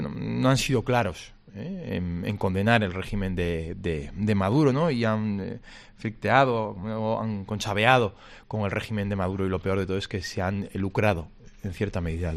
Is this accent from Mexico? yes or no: no; Navarre, Spain; Como navarro, como ribero y como defensor de mi tierra, ¿no? Y de la zona donde la que vivo